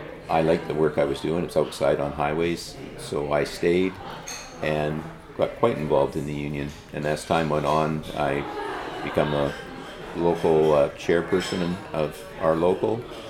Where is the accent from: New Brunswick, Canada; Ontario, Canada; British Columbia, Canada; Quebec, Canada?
British Columbia, Canada; Royston; I grew up in Royston.